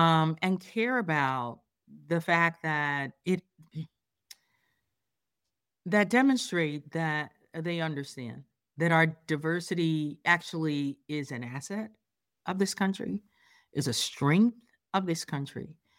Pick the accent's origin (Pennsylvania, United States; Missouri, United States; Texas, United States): Pennsylvania, United States; locals in my home state of Pennsylvania